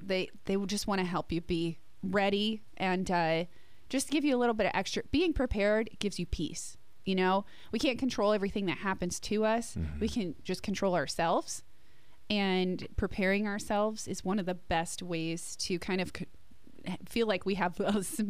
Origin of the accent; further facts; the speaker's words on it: New Jersey, United States; We're from New Jersey.